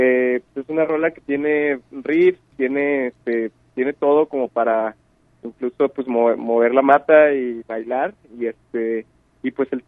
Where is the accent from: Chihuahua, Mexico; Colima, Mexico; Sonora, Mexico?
Chihuahua, Mexico; en el norte hay una, nosotros somos de Chihuahua